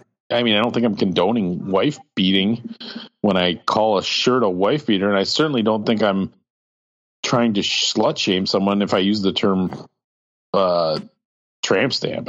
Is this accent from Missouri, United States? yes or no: no; Wisconsin, United States; if you grew up in like I grew up in Wisconsin, right?